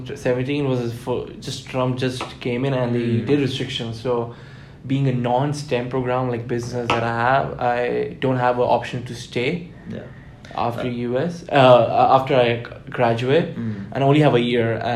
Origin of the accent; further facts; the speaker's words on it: Delhi, India; And I'm from Delhi. Mm-hmm. And to be precise, I'm from South Delhi.